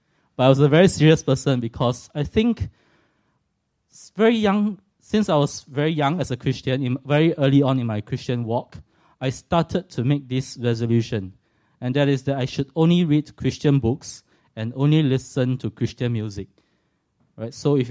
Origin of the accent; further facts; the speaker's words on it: Singapore; moved away as an adult; now in Australia; I'm from Singapore, as some of you can tell from my accent, so I'm not Australian. Just came to Australia from Singapore about 3 months ago.